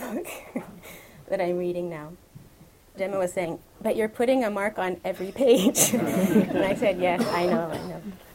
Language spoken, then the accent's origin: English; Atlanta, Georgia, United States; There was a civil rights worker in the city where I grew up in Atlanta in the United States who died in the last year.